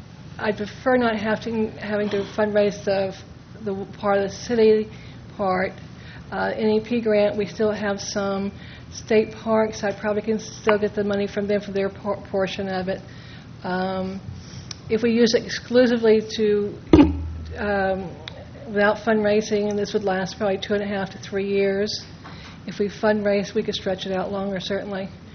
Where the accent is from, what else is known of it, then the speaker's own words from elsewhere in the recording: Morro Bay, California, United States; from Morro Bay.